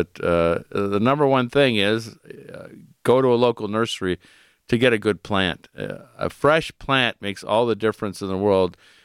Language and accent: English; Cleveland, Ohio, United States; moved away; You know, growing up in Cleveland, we had real winters. Moved here 20-some years ago.